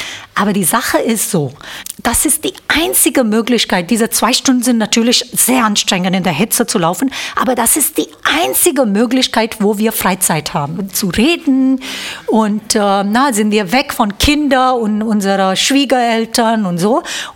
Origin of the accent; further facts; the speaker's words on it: India; ich komme aus Indien